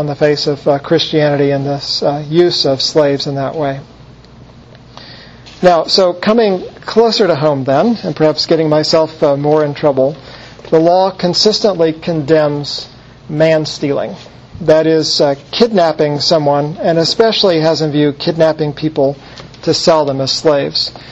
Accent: the South, United States; born there; By the way, I was born in the South, just so you know where I'm coming from.

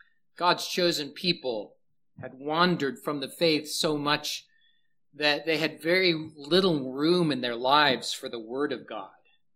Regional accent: Topeka, Kansas, United States; I grew up in Topeka, Kansas, just a block away from a university where my dad taught.

